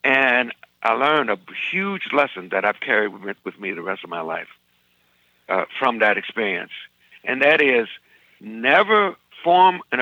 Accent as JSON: {"language": "English", "town": "Chicago", "region": "Illinois", "country": "United States", "said": "I'm from Chicago. It's a blues town."}